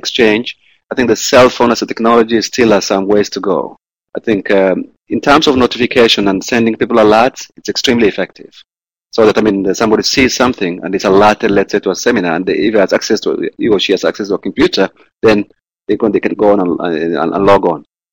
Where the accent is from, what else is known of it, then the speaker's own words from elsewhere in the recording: Kenya; I come from Kenya.